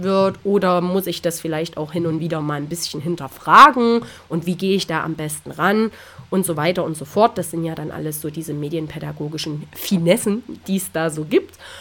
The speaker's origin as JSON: {"language": "German", "region": "Thuringia", "country": "Germany", "said": "Ich stamme aus Thüringen, ich stamme aus einem kleinen Dorf direkt an der Grenze von Thüringen und Sachsen, und da wollte ich gerne wieder hin."}